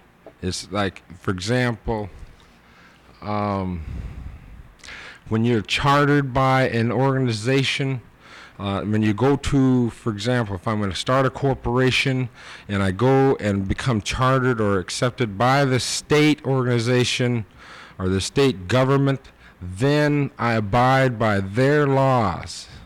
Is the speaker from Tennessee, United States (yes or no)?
no; Nome, Alaska, United States; born there; now in Barrow, United States; I was born in Nome. … I've been in Barrow since 1980.